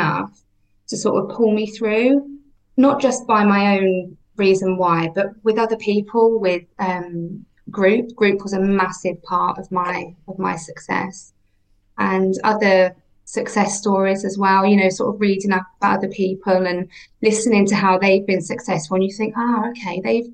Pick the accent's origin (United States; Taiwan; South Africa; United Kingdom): United Kingdom; Hereford, West Midlands; from Hereford. I am no different from anyone else that walks into a group on whatever day.